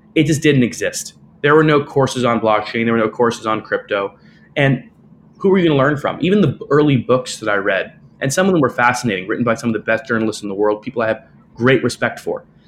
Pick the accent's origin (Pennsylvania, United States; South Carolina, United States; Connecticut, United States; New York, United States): New York, United States; I was born here in New York, so I'm presently in Manhattan, in Lower Manhattan, but I was born a little bit uptown and lived most of my life here in New York and thereabouts. So I'm a real New Yorker